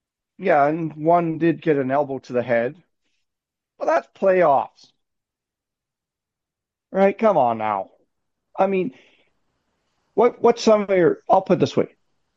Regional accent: Canada; being a Canadian, I mean, I love it.

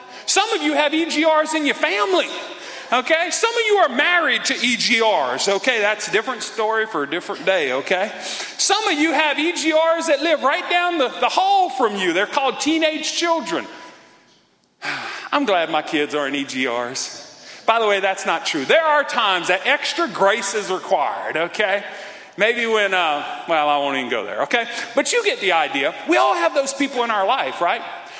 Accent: Louisiana, United States; And since I'm a Cajun, You know I'm still working on keeping my mouth shut, okay?

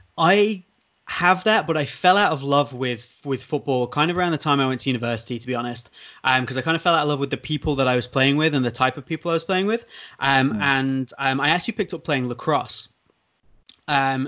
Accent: Yorkshire and the Humber, United Kingdom; moved away as an adult; now in Copenhagen, Denmark; I grew up in Yorkshire. I was there till I was like 18. Then I moved off to university.

